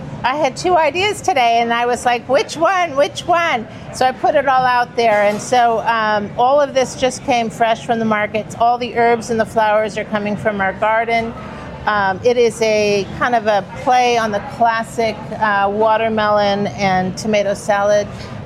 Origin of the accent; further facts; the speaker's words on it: Big Sur, California, United States; Yeah, well, I grew up in Big Sur, California, so a lot of the food for me is coming from that memory place of being on the coast, growing up on the coast, growing up with an orchard and a garden and a farm.